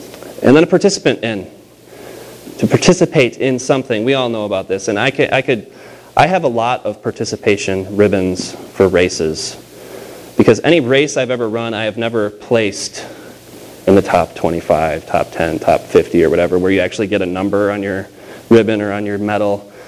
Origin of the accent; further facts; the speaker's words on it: Chicago, Illinois, United States; growing up in the Chicagoland area, growing up a Cubs fan